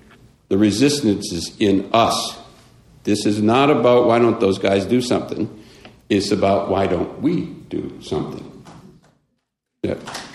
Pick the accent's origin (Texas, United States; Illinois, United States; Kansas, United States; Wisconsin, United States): Wisconsin, United States; Racine; I'm from Racine, Wisconsin. Those are my people. I mean, folks that I grew up with and went to high school with.